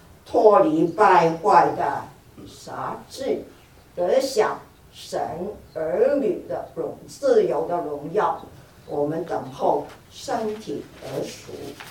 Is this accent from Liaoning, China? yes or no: no; Guangdong, China; 好多我们广东人，我不晓得你们有没有这个